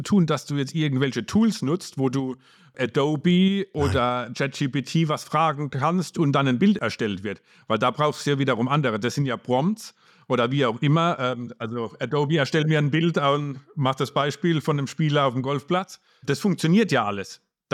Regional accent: Mannheim, Baden-Württemberg, Germany; ihr wisst, woher ich komme, aus Mannheim in der Region, da kannst du ja kein Spezi kaufen

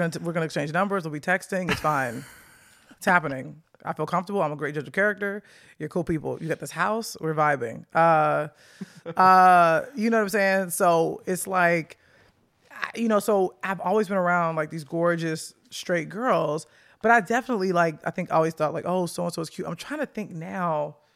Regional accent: Chicago, Illinois, United States; Well, I grew up on the south side of Chicago, like right off of what people know Chicago. I grew up off of like 79th Street, off mm-hmm. of Dan Ryan.

